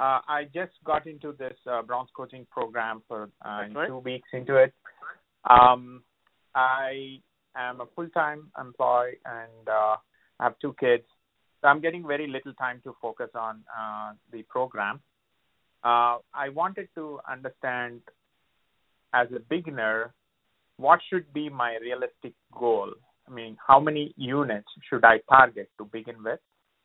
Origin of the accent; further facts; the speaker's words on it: California, United States; California.